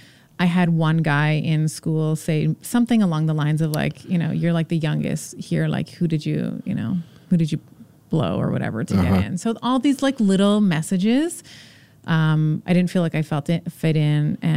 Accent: Montreal, Quebec, Canada; I mean, we grew up in Montreal.

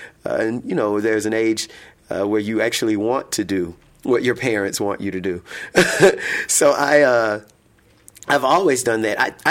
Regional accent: Shreveport, Louisiana, United States; also born or lived in New Orleans; In Shreveport, Louisiana, where I was born and raised. I love to tell people I was raised in Shreveport and I grew up in New Orleans.

